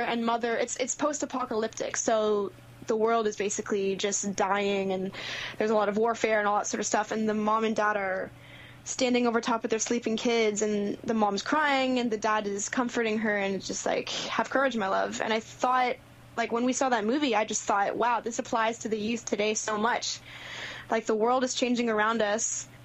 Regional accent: Kitchener, Ontario, Canada; I used to do a lot of social justice and human rights in Kitchener, my hometown.

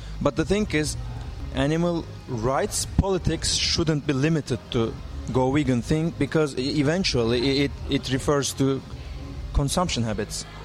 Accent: Istanbul, Turkey; I'm from Istanbul.

